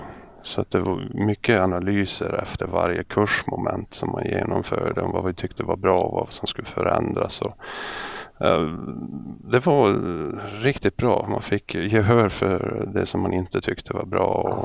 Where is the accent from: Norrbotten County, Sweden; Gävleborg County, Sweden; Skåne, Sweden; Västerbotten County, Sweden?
Norrbotten County, Sweden; Övertorneå; Jag är uppväxt i Norrbotten och en ort som heter Övertorne.